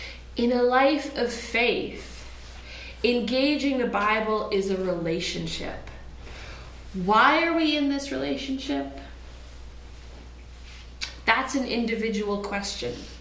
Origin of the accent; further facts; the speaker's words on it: Vancouver, British Columbia, Canada; I grew up here in Vancouver, the left coast of Canada.